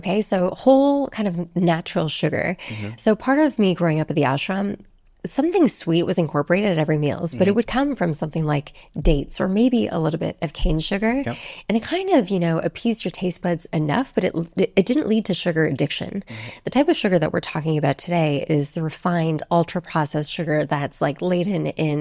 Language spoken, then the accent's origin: English; Canada; I'm Canadian.